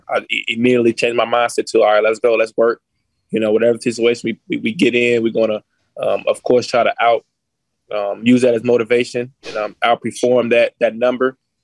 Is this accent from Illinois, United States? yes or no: yes; Chicago, Illinois, United States; You know, I'm from Chicago, so I'm seeing all the jerseys